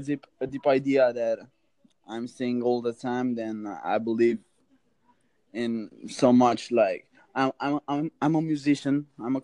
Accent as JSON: {"language": "English", "region": "Transylvania", "country": "Romania", "second_language": "English", "said": "It's a little bit weird because I'm from Romania"}